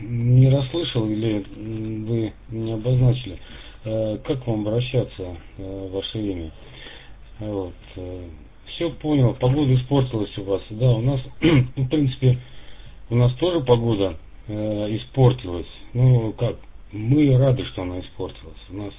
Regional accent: Lipetsk, Lipetsk Oblast, Russia; Я из Липецка. Россия, Липецк.

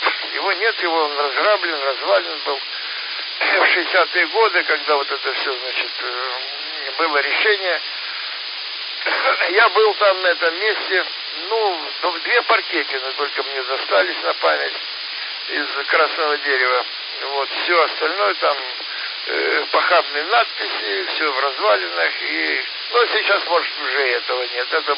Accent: Donetsk, Donetsk Oblast, Ukraine; also born or lived in Kuban; Родился на Кубани. Вот, а детство и юность прошли в Донбассе. Вот, город Донецк или раньше Сталина

